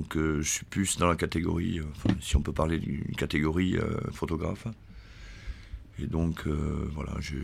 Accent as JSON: {"language": "French", "town": "Tarbes", "region": "Occitanie", "country": "France", "said": "je viens de Tarbes."}